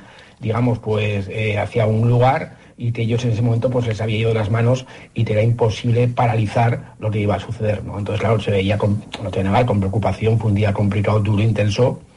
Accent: Aragon, Spain; yo soy aragonés y vivo en Aragón

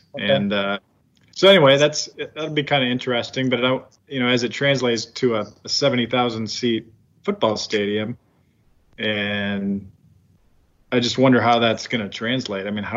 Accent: Iowa City, Iowa, United States; I'm from Iowa City, but I live, you know, a little bit west of Des Moines here

